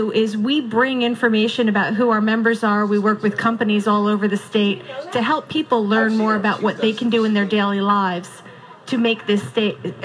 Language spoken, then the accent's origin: English; Point Pleasant, New Jersey, United States; I had an oceanography class when I was in high school. I grew up in Point Pleasant.